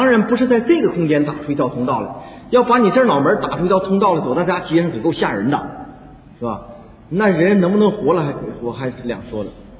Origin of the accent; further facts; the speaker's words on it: China; 说西方讲一个信，我们中国人讲一个悟